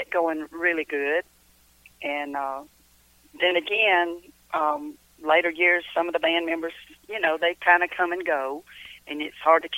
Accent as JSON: {"language": "English", "town": "Cumming", "region": "Georgia", "country": "United States", "tie": "born or raised there", "said": "You know, because I was born and raised here in Cumming, Georgia."}